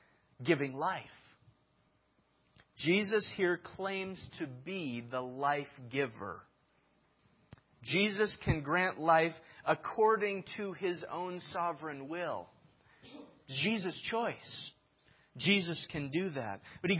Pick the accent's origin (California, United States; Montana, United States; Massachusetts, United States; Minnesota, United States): Minnesota, United States; I know where I came from. I came from Minnesota. I was born to a mother and a father.